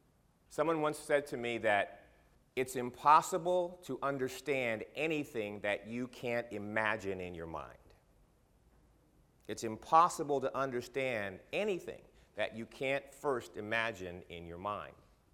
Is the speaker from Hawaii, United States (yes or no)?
no; Berkeley, California, United States; I grew up in Berkeley as a pacifist.